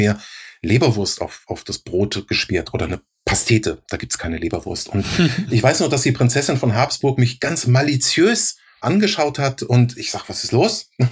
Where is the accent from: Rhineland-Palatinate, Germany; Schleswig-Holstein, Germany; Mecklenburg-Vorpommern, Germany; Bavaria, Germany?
Rhineland-Palatinate, Germany; accent: Palatinate German; wofür ich mich wirklich geschämt habe früher, war mein Dialekt, war mein pfälzischer Dialekt.